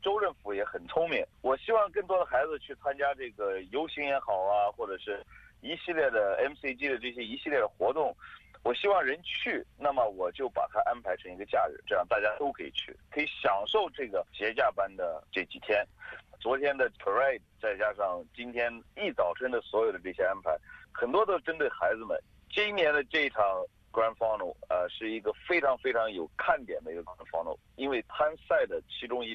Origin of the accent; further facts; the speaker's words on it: Australia; also born or lived in Urumqi, China; 很小的时候来到这，12岁半、13岁的时候来到澳洲，可以说是在这边长大的一个孩子。父母刚来的时候是在餐馆打工